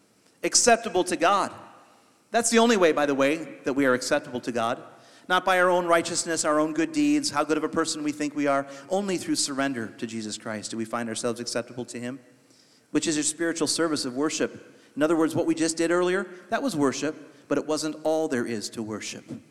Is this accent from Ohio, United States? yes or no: yes; Ohio, United States; I'm from Ohio.